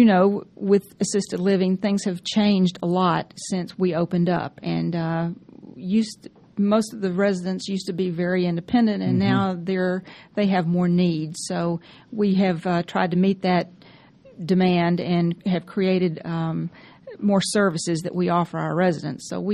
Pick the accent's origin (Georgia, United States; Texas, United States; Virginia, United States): Georgia, United States; Lithonia; I am from Georgia, and I was raised in Lithonia. So Lithonia is my hometown.